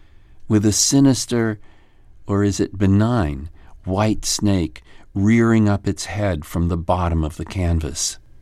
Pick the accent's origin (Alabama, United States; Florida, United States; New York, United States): New York, United States; born or raised there